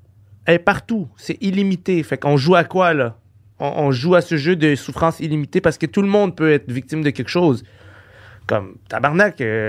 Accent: Quebec, Canada; Fait que, je veux dire, moi, je suis Québécois.

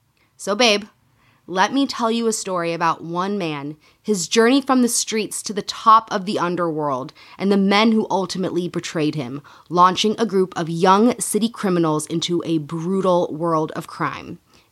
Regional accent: Illinois, United States; Obviously, I grew up in Illinois, so we learned about it.

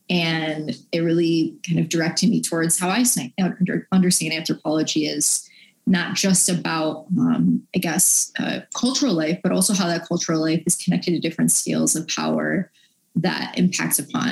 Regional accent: Buffalo, New York, United States; Like I grew up Catholic in Buffalo, New York, and was really always captivated by the mystical

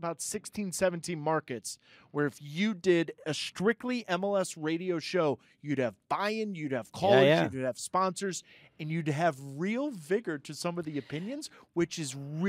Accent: St. Louis, Missouri, United States; I grew up in St. Louis. We argued about the Cardinals and the Blues all the time.

